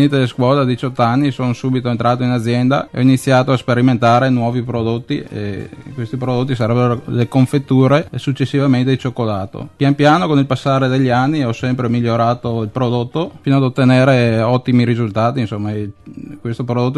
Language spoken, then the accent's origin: Italian; Legnago, Veneto, Italy; vengo da Legnago